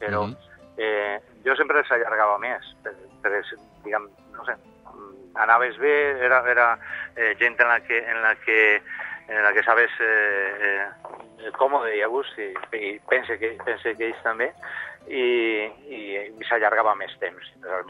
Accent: Galicia, Spain; Sí, jo soc gallec.

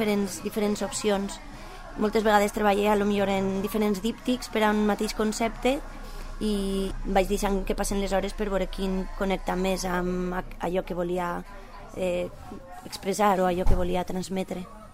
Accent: Valencian Community, Spain; first language Valencian; Normalment els primers textos es escric en valencià, perquè diguem que és la meva llengua materna i és també la llengua que té més arrel per a mi emocional

